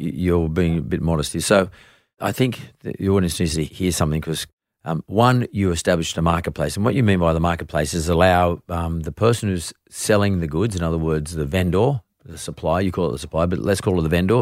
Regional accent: Australia; I'm from Australia

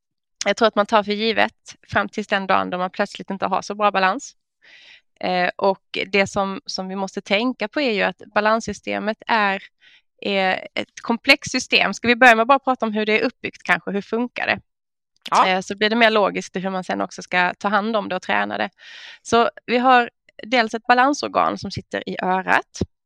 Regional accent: Sweden; Ja, som svensk så brukar man ju börja med sina yrkestitlar.

